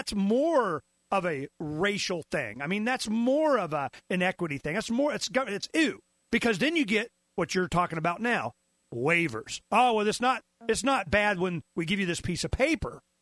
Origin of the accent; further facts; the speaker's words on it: the South, United States; is I grew up in the South. My father had a business in the South